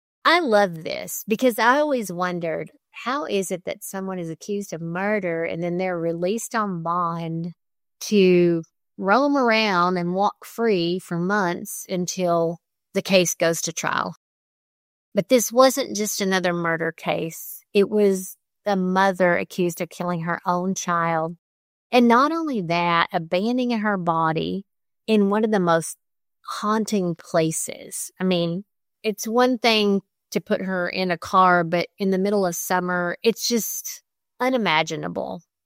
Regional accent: Texas, United States; I'm from Texas, so every word in Texas has three or four syllables.

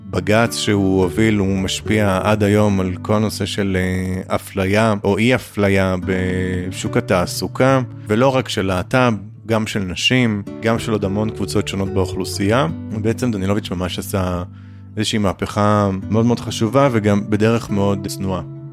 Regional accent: Nahariya, Northern District, Israel; אני בשנות ה-2000, כשגדלתי בנהריה

